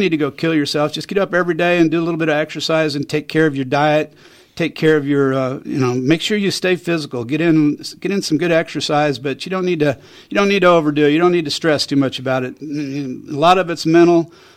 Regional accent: McLouth, Kansas, United States; Well, when I grew up back in McClouth, Kansas, we used to go to a place up at Lansing called Wiley's Country Boy Meats.

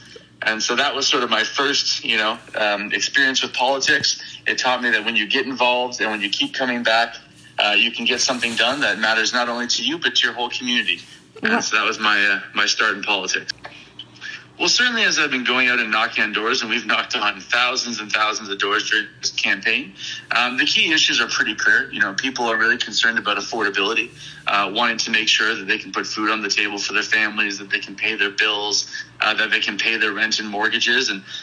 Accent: Belleville, Ontario, Canada; also born or lived in Kingston; I bought a home here in Belleville, kind of came back to my hometown after going out to and getting educated in Kingston

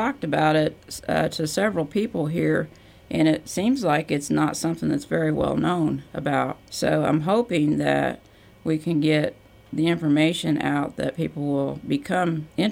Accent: Bloomington, Indiana, United States; now in Danville, United States; Well, I'm originally from Bloomington, Indiana, and I was a ISE student rep in Bloomington for several years. And then I remarried and relocated to Danville.

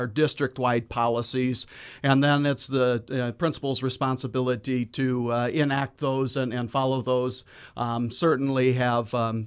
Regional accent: Pierre, South Dakota, United States; I grew up here in Pierre, graduated from Riggs High back in 1999 and had the opportunity to come back to Pierre in 2006.

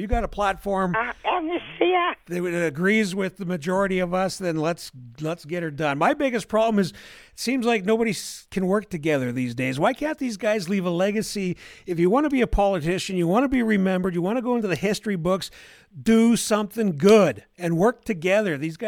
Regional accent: Saskatchewan, Canada; I am so glad that I am a Canadian and a Saskatchewanian.

